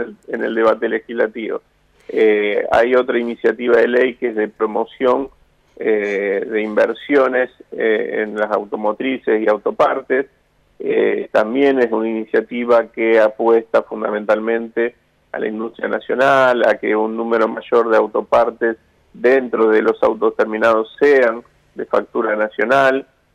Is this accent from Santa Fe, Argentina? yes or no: yes; Rosario, Santa Fe, Argentina; Vos sabés que yo soy de Rosario, de acá.